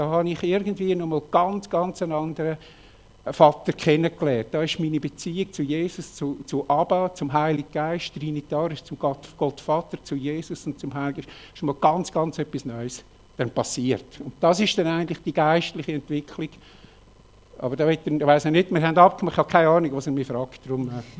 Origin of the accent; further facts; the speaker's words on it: Elm, Glarus, Switzerland; moved away as an adult; Ich bin Elm, Kleintal, Glarnerland in den Bergen aufgewachsen, dann durch das Studium und den weiteren beruflichen Weg weggekommen.